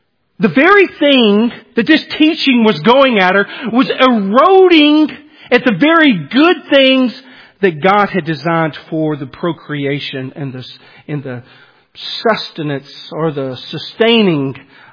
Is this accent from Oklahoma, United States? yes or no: no; Louisiana, United States; also born or lived in Alabama; Okay, I'm from Louisiana, Alabama/Louisiana. Let me tell you something. We eat oysters there.